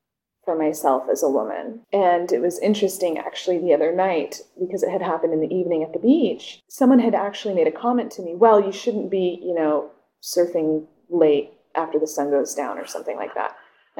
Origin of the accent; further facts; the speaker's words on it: California, United States; so I grew up surfing in North County, and it's a male-dominated sport.